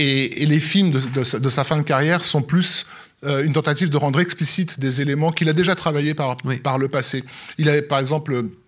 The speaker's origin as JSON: {"language": "French", "country": "China", "said": "qui on est aujourd'hui en tant que Chinois. Pas seulement Chinois en Chine, mais aussi chinois dans tous les channels dans, du monde entier, partout, en fait."}